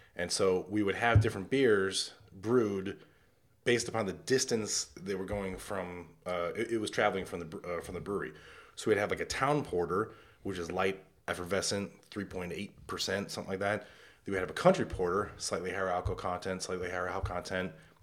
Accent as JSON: {"language": "English", "town": "Chicago", "region": "Illinois", "country": "United States", "also_born_or_lived": "Los Angeles / New York", "said": "I'm from the Chicago area. Started off in like Second City and improv, Olympic and stuff. And then I was in LA for 4 years, New York for three, and back in Chicago"}